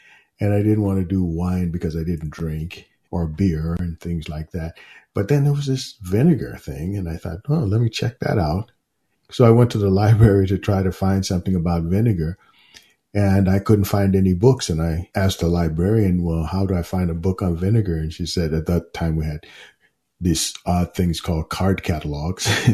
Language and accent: English; San Francisco, California, United States; Well, actually, I grew up in San Francisco, and I was looking for a place that you can get away from the city.